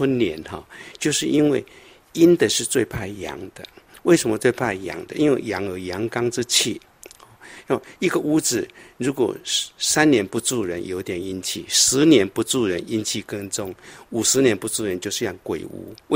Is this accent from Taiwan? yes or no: yes; Taiwan; 所以我小时候在台湾也是一样